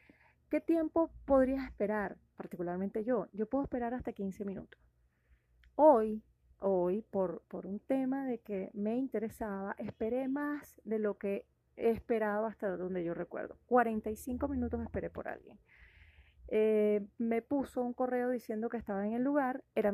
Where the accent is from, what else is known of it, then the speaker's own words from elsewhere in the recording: Caracas, Capital District, Venezuela; Yo soy caraqueña, soy venezolana